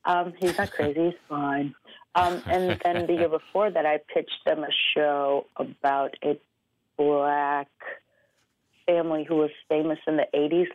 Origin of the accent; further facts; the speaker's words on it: Omaha, Nebraska, United States; Growing up in Omaha, for me, meant growing up around a lot of white people.